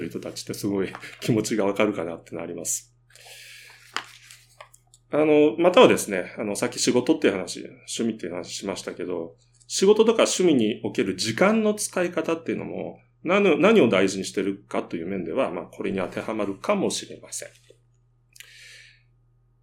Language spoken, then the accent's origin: Japanese; Hiroshima, Japan; うちの田舎でもね、週末になると2時間以上かけて列車で広島市内まで出て塾に通ってるような子たちもいました。